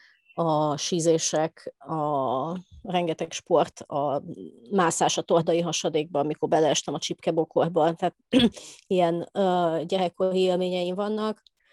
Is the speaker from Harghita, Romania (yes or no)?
no; Cluj-Napoca, Cluj County, Romania; Hát kolozsvári születésű vagyok, nem az értelmiségi közegből. Én első generációs értelmiségi vagyok.